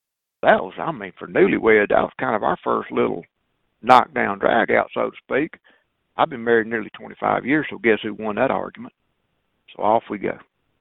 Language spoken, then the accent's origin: English; Mississippi, United States; I said, well, I am from Mississippi. We kidded later. The guy probably didn't understand my accent.